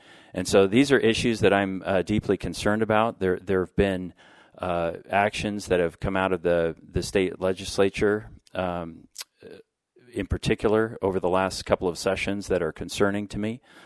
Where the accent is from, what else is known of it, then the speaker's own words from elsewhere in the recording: Lewiston, Idaho, United States; I've lived in Idaho my entire life. I'm a fourth-generation Idahoan. I grew up in Lewiston.